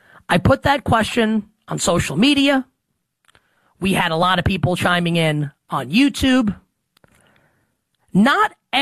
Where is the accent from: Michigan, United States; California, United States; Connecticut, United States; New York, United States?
New York, United States; Queens; I grew up a Seton Hall fan, living in New York. I should have been a St. John's fan growing up in Queens.